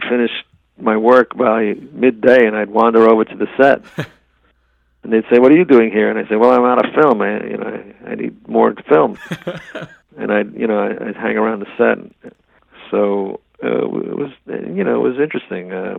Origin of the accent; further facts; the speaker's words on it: New York, United States; That's why I got the call, because I was from New York.